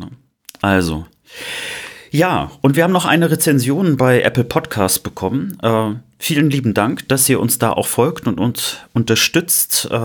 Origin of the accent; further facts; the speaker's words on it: West Germany, Germany; Ich bin Wessi durch und durch.